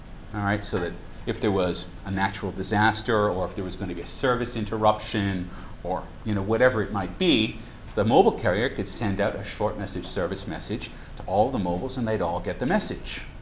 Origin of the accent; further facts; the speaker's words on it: United States; accent: American; as you can probably tell from my outrageous accent, I'm an American.